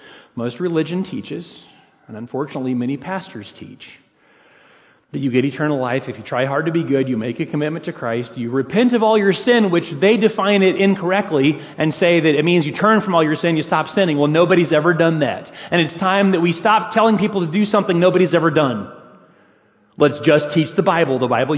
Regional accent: Arkansas, United States; I'm from Arkansas, so I like things that are really simple. I mean, in Arkansas, we would tell Texas Aggie jokes

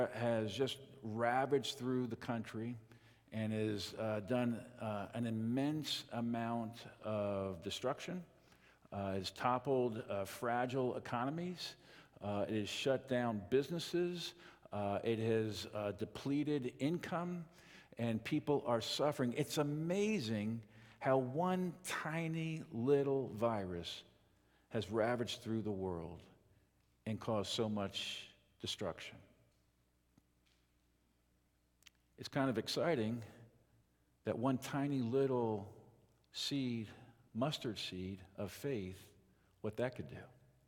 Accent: New York, United States; I'm originally from New York. My wife is from Texas, and we met in Florida at Bible college.

